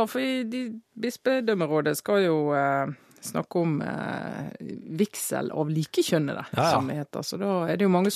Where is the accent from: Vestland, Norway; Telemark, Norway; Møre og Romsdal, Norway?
Vestland, Norway; Bergen; Jeg kommer jo fra Bergen